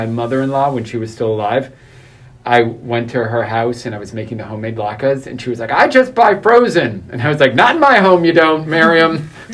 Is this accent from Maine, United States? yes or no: no; Massachusetts, United States; some of my friends who never left the small town I grew up in Massachusetts